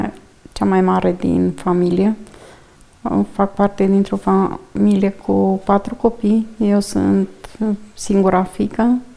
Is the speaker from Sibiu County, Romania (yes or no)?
yes; Dârlos, Sibiu County, Romania; Eu sunt din Drlos, din comuna Drlos